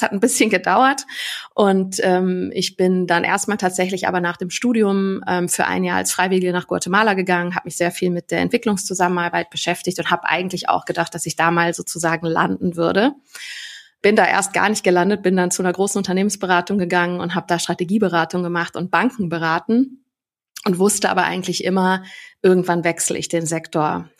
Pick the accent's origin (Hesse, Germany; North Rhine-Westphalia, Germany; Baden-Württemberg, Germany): North Rhine-Westphalia, Germany; Ich bin in der Nähe vom Ruhrgebiet aufgewachsen, hatte in der Grundschule circa 50% der Kinder mit türkischem Migrationshintergrund.